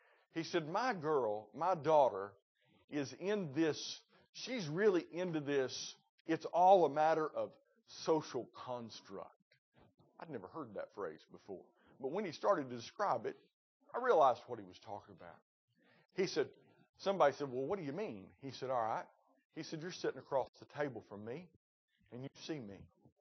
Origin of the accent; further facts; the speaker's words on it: Georgia, United States; I said, "I'm from Georgia. I'm the only one in the car without an accent."